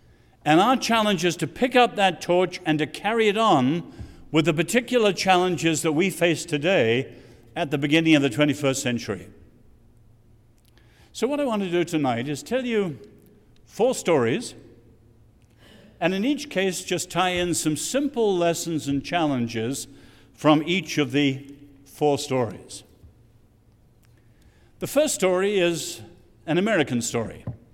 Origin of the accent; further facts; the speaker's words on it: England, United Kingdom; accent: English; also born or lived in China; now in United States; My family is actually Irish, and I was born in China, as John said, and lived in three continents. But I did go to school in England, so I have a little bit of an English accent left.